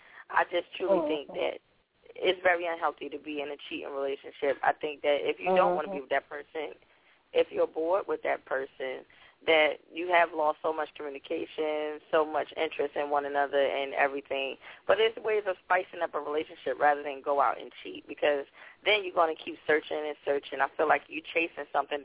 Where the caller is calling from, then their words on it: New Jersey, United States; I'm calling from Jersey.